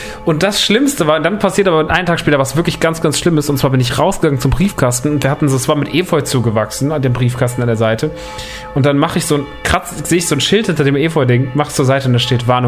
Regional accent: Rodgau, Hesse, Germany; Ich bin ja groß geworden im Rottgau, in der Vorstadt.

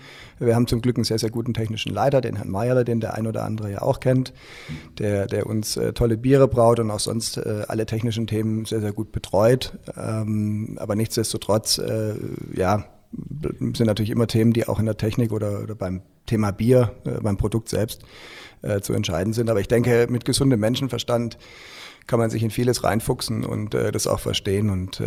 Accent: Stuttgart, Baden-Württemberg, Germany; also born or lived in Frankfurt; Ich bin ja eigentlich in Stuttgart groß geworden, habe da Abitur gemacht und habe danach Wirtschaft studiert und bin dann 10 Jahre in Frankfurt bei einer Bank gewesen.

